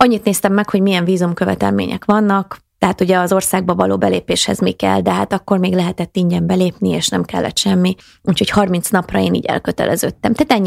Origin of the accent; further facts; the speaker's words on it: Letkés, Pest, Hungary; gyerekkoromban én úgy éltem, és úgy lettem nevelve, egy vidéki kis faluból származom, Letkésről